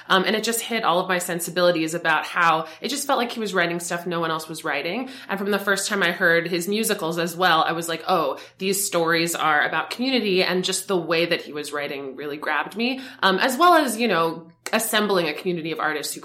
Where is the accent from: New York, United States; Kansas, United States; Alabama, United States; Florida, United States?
Florida, United States; Boca Raton; I was so obsessed with it growing up in Boca Raton, Florida.